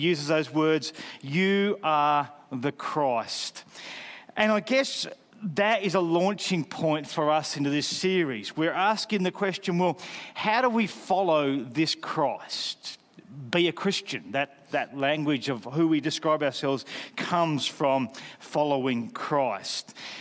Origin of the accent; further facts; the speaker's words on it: Australia; I found it very simple to base my identity in being Australian. I was Australian. That explained how I spoke.